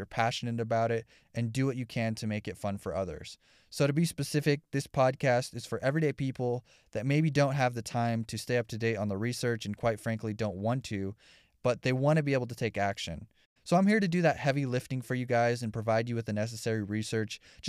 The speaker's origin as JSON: {"language": "English", "town": "Simi Valley", "region": "California", "country": "United States", "tie": "born or raised there", "said": "I was born and raised in Greater Los Angeles. I grew up in Simi Valley in Ventura County, just outside the LA County lines."}